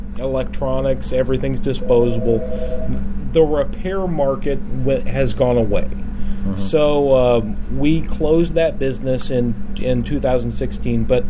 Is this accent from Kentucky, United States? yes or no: yes; Louisville, Kentucky, United States; I grew up in Louisville. I've lived in Louisville my whole life.